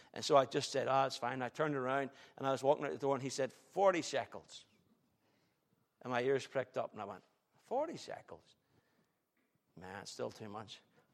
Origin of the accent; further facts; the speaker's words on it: United Kingdom; We're British people.